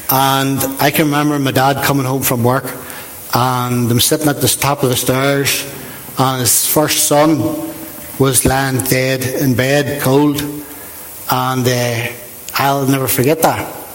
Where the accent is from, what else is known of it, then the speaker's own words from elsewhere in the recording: Portadown, Northern Ireland, United Kingdom; I come from Portadown. I was born in 1974, and I was born into a Christian home in Portadown.